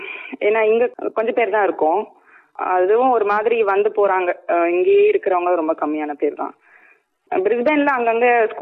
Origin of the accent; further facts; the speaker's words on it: Madurai, Tamil Nadu, India; என்னோட பூர்வீகம் மதுரை. நான் ஸ்கூல் படிச்சதெல்லாம் மதுரை. அப்பா வந்து மதுரை பக்கத்துல ஒரு கிராமம், அங்கதான் நான் சின்ன வயசுல இருந்ததுலாம்.